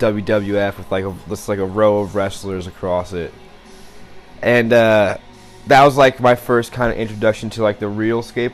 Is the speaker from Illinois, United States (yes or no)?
yes; Belleville, Illinois, United States; also born or lived in St. Louis, Missouri; Yeah, I was born in St. Louis, but I grew up right across the river in Illinois, Belleville, Illinois, actually.